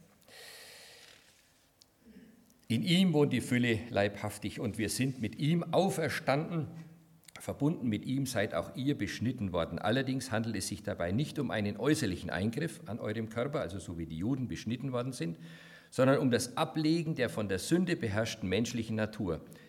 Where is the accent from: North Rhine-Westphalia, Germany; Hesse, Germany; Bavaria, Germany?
Bavaria, Germany; Ich komme ja aus dem Hotspot Bayern, ne?